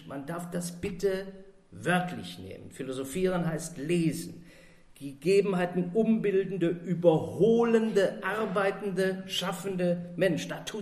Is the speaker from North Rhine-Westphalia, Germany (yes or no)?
yes; Cologne, North Rhine-Westphalia, Germany; Ich komme aus Köln.